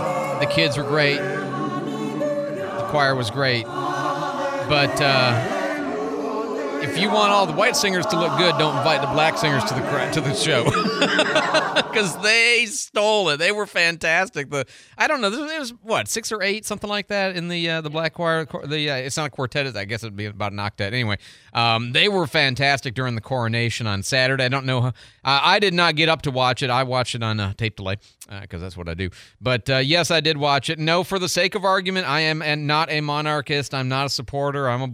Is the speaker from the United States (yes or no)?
yes; United States; I'm an American.